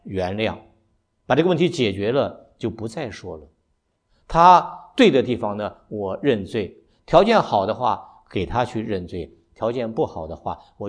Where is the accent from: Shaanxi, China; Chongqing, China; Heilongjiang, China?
Shaanxi, China; accent: Shaanxi; 我们陕西话来讲，眼睛就长哪儿去了？